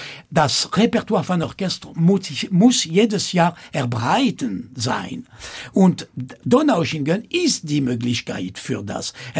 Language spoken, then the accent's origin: German; France; German is a second language; aber ich bin Franzose und ich komme von einer anderen Welt.